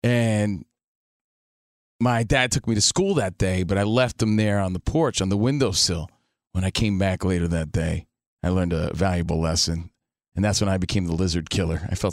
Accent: New Jersey, United States; Now, look, I'm from New Jersey.

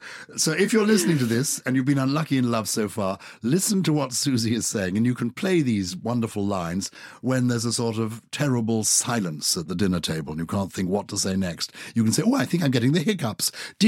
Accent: Ireland; accent: Irish; I apologise for my Irish accent.

